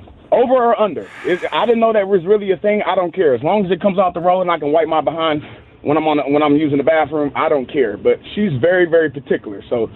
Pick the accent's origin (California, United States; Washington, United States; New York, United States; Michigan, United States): Washington, United States; Seattle; I'm from Seattle. I was raised there.